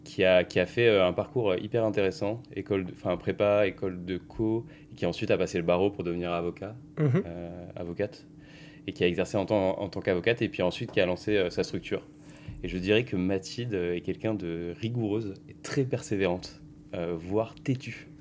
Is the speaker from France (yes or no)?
yes; Saint-Germain-en-Laye, Île-de-France, France; Je suis né à Saint-Germain-en-Laye.